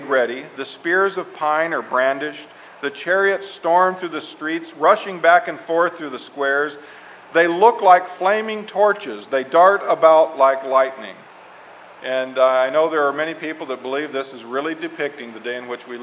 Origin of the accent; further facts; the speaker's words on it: Arkansas, United States; And like I said, I am originally from Arkansas. The longest period of time I ever lived there was from, 80 to 85 when I pastored the church there.